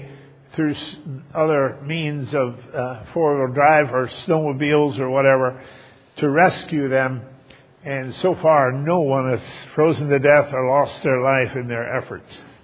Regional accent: United States; When I spoke and they found out I was from America, they were so thrilled to meet somebody from America who would be a conservative Christian

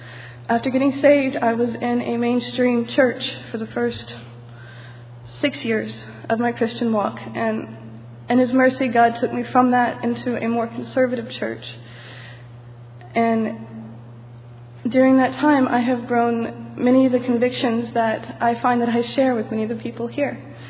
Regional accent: Houston, Texas, United States; I'm from Houston, Texas.

